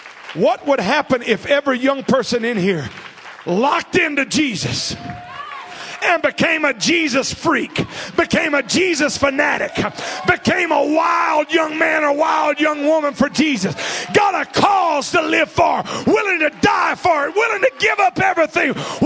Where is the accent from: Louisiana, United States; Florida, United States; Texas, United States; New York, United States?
Louisiana, United States; I'm from Louisiana. Everything needs gravy on it.